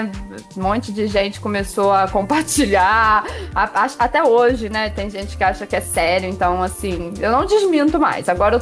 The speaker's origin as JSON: {"language": "Portuguese", "town": "Volta Redonda", "region": "Rio de Janeiro", "country": "Brazil", "said": "Volta Redonda, eu sou da cidade"}